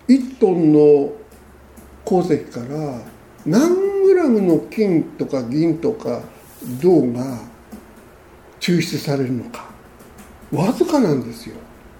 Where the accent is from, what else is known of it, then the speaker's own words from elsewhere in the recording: Tokyo, Japan; 東京人だから家康大好きなんだけど、